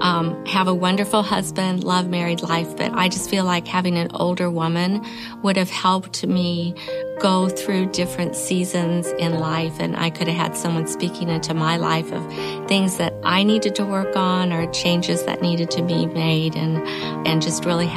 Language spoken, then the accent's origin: English; Evansville, Indiana, United States; I'm from Evansville, Indiana.